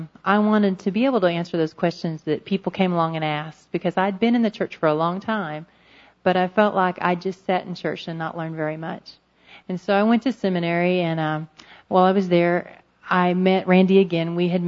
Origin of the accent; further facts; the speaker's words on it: Pawhuska, Oklahoma, United States; And my hometown's Pawhuska. Anybody know Pawhuska? It's a little bigger than Arkoma, not much. But I'm from Pawhuska, went to East Central.